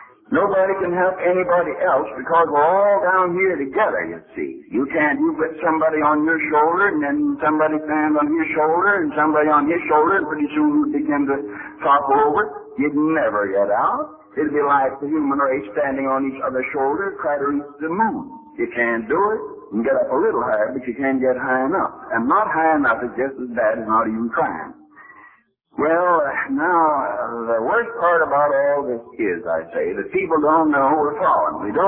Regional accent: Pennsylvania, United States; born there; accent: American; I was born out here not so far from Pittsburgh, in the hills. And when I die, there'll be a little bit of Pennsylvania somewhere

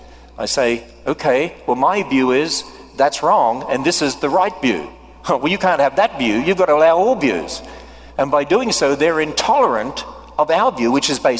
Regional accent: Australia; As an Australian, every now and then I slip back into my ways of saying things.

